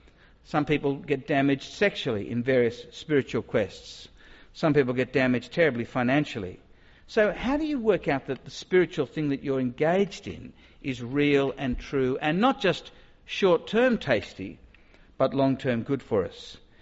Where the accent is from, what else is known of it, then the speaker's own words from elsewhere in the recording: Sydney, New South Wales, Australia; I'm from Sydney, born in King's Cross and proud of it. Quite an expensive little hospital in King's Cross, but it sounds really tough to say I was born in King's Cross.